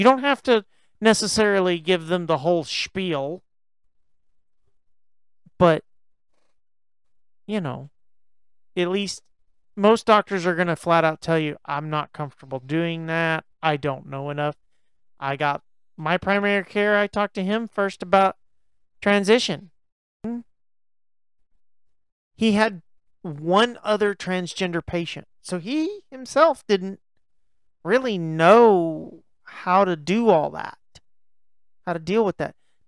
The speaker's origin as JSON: {"language": "English", "region": "Texas", "country": "United States", "said": "I'm a Texan, and Bluebell is very sacred to us."}